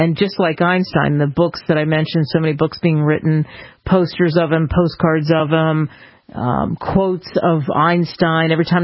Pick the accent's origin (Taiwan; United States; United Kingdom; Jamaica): United States; Philadelphia, Pennsylvania; I grew up in the Seat of Liberty in Philadelphia